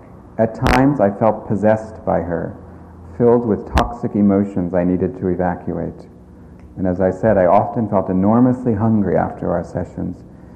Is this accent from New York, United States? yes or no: yes; New York, United States; where I grew up in New York, it was also very accepted.